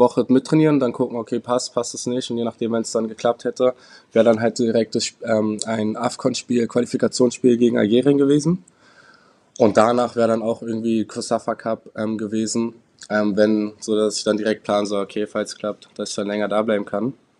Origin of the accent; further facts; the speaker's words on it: Berlin, Germany; Und ich komme ja aus Berlin